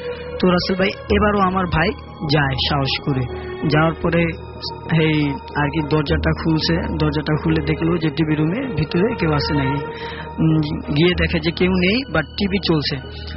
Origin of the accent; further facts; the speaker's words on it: Bhola, Barisal Division, Bangladesh; আমি ভোলা থেকে এসেছি।